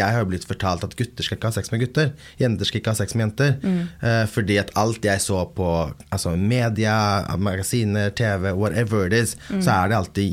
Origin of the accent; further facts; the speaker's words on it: Örebro, Örebro County, Sweden; born there; jag kommer aldrig leva det livet I Sverige där jag är född.